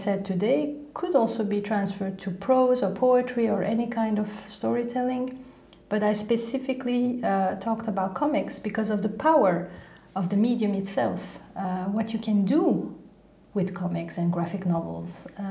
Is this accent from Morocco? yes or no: no; Belgium; English is a second language; also born or lived in Turkey; now in Amsterdam, Netherlands; I was born in Turkey. I grew up in Belgium. So I have quite a nice, I think, I like my journey actually, I really like it, being born in a family of immigrants.